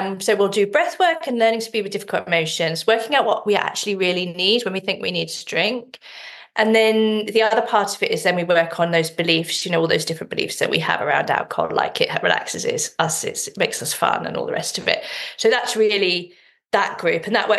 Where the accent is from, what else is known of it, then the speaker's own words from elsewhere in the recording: England, United Kingdom; growing up in England